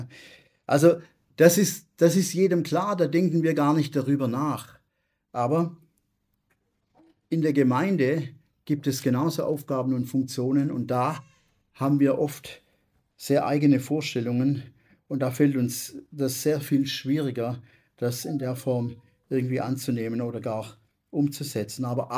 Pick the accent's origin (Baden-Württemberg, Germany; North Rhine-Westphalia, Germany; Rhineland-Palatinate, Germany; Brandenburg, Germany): Baden-Württemberg, Germany; Oder ich komme ja aus dem Schwäbischen und da ist es immer so, wenn du eine Einladung bekommst, dann musst du die andere Partie auch einladen.